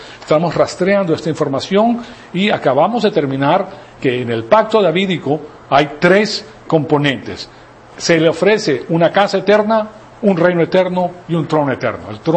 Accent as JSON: {"language": "Spanish", "country": "Venezuela", "tie": "born or raised there", "also_born_or_lived": "Bolivia", "said": "yo crecí en la Iglesia Católica, yo me crié en los mejores colegios de Venezuela, en La Salle, estuve en el Santo Domingo Sabio por un periodo de tiempo, estuve en La Salle, la mayor parte de mi vida estudié en La Salle."}